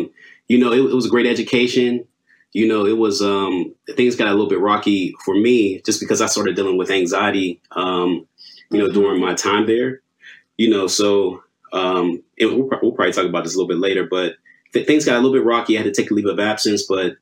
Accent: Pittsburgh, Pennsylvania, United States; I'm born and raised in Pittsburgh, PA. That's where I'm at presently.

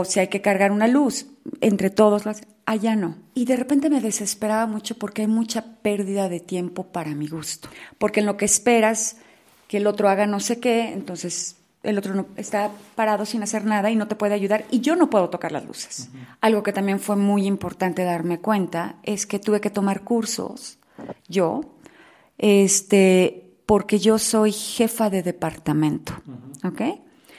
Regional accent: Mexico; como que somos mexicanos

